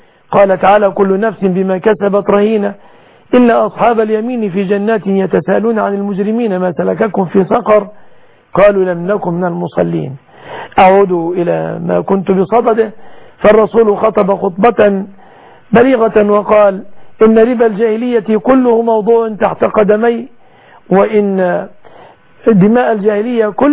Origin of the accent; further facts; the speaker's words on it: Egypt; أسأل الله أن يحفظ بلادنا مصر وسائر بلاد المسلمين آمنة مطمئنة